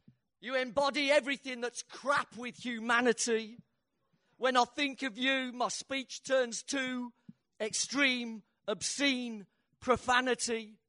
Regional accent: Birmingham, West Midlands, United Kingdom; I'm from Birmingham. It's the way I speak.

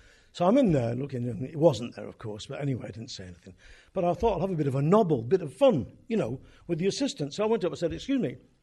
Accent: Crumpsall, North West England, United Kingdom; This book is about me growing up in Crumsall. If you don't know what Crumsall is, I explain when I'm away from Manchester that Crumsall is a picturesque spa fishing village to the north of Manchester City. It is an industrial slum. Well, it was. It's a post-industrial slum now.

